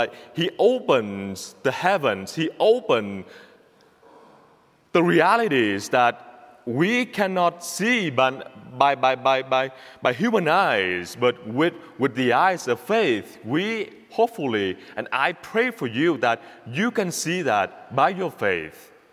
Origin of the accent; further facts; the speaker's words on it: Vietnam; accent: Vietnamese; English is a second language; I just know that my accent can be an advantage for you all